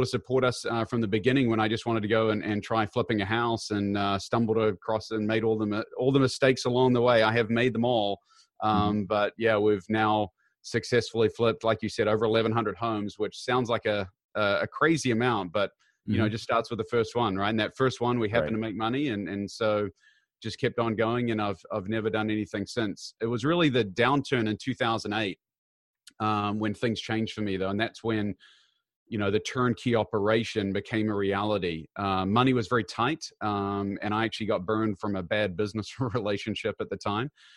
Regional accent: New Zealand; moved away as an adult; now in United States; I've actually lived in America longer than I've lived in New Zealand, which is quite strange, but no, born and raised in New Zealand

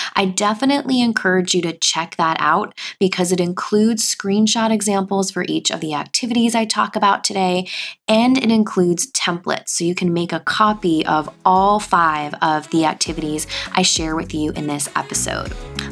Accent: Long Island, New York, United States; accent: Long Island; You heard me there with my Long Island accent sneaking out.

